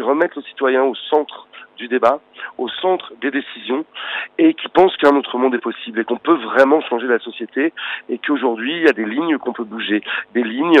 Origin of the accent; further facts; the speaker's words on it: Paris, Île-de-France, France; puisque je suis parisien